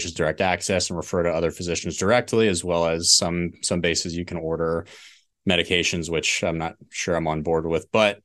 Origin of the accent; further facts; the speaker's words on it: New Jersey, United States; born there; So I was born in New Jersey.